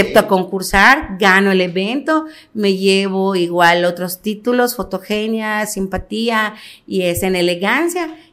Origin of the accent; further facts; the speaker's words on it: Motul, Yucatán, Mexico; mi niñez la crecí, toda mi infancia me la pasé en Motul. Okay. Desde el primer mes de vida, mi mamá me lleva con mis abuelitos maternos, me educan y me crían mis abuelitos maternos, ahí crecí toda mi vida.